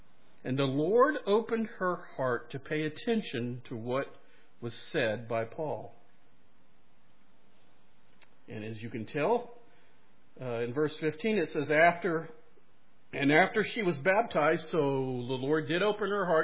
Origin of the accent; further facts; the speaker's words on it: Mississippi, United States; I want you to know that I am from Ocean Way, and I was raised in Mississippi.